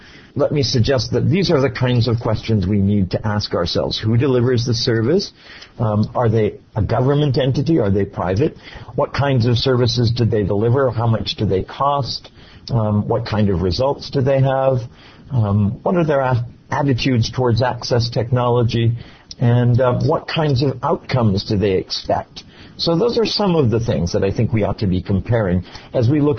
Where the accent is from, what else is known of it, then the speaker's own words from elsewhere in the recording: Miami, Florida, United States; from Miami, Florida.